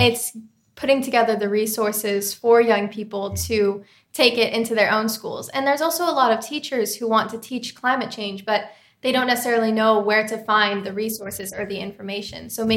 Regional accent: California, United States; that was my hometown. Everything that I loved was there. And so I started researching about wildfires, and I started to see the connection between climate change and California's wildfires.

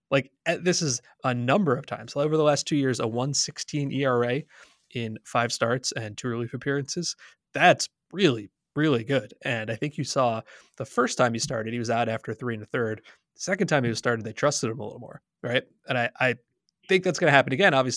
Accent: New Jersey, United States; I'm from New Jersey and I grew up a Dodgers fan.

